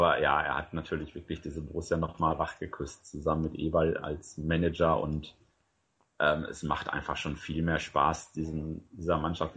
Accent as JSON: {"language": "German", "region": "North Rhine-Westphalia", "country": "Germany", "tie": "born or raised there", "said": "und dazu bin ich auch noch in Westfalen aufgewachsen, wo man natürlich auch obrigkeitshörig und vaterhörig ist."}